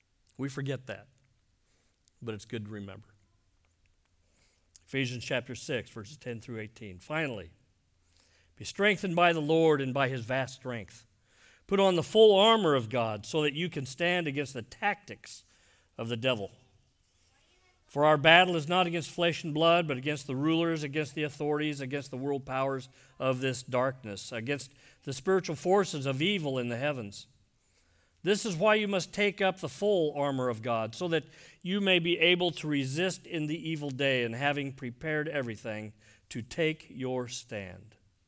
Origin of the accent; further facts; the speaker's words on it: Iowa, United States; We put in the Des Moines River at Des Moines. I was raised in Iowa.